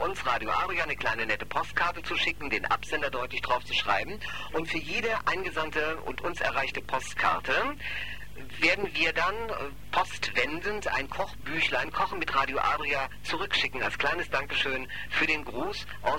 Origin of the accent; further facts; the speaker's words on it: Hamburg, Germany; da ich ja ein Junge von der Küste bin, aus Hamburg komme